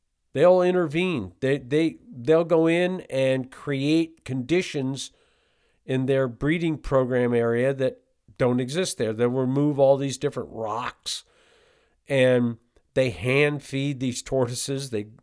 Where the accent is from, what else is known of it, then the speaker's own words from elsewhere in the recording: East Coast, United States; My goodness, you could tell I'm from the East Coast.